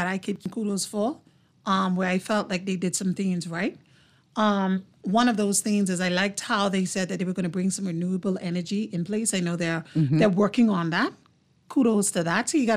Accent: Grand Bahama, Bahamas; And I'm from Grand Bahama, so I'm very passionate about Grand Bahama.

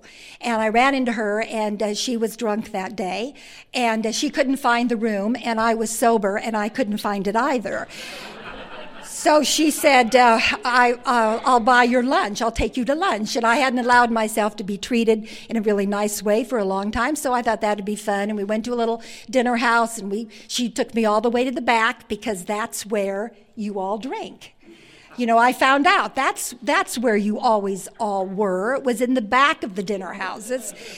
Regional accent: Ireland; And being Irish, that's not hard.

